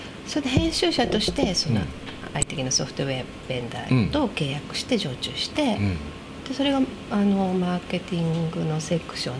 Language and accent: Japanese; Okayama, Japan; 私はですね、はい、岡山出身です。